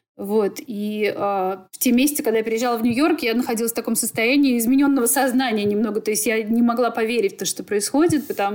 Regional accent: Moscow, Russia; moved away as an adult; now in New York, United States; я, да, живу в Нью-Йорке, уже скоро будет 5 лет как, но на самом деле в душе я москвичка, я абсолютно московская девчонка, которая выросла там, и вся моя жизнь — это, ну, Москва.

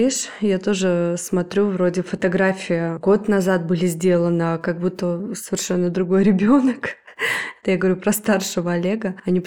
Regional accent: Moscow, Russia; и мы из Москвы.

